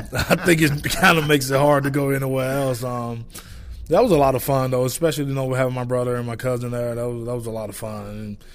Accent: Batesville, Mississippi, United States; When Friday Night Lights going on in my hometown, everything shut down.

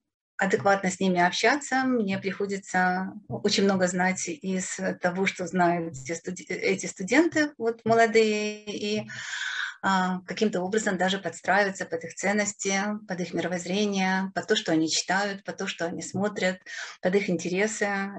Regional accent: Kyiv, Ukraine; я с Украины. Я из Киева. Киев – мой родной город. Мои предки жили в Киеве еще в конце XIX века, поэтому я киевлянка в энном количестве поколений.

